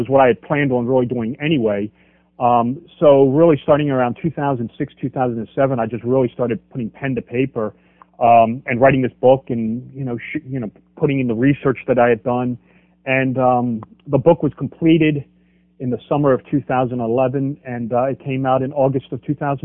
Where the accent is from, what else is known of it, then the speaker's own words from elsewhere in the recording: Baltimore, Maryland, United States; I'm from Baltimore, Maryland.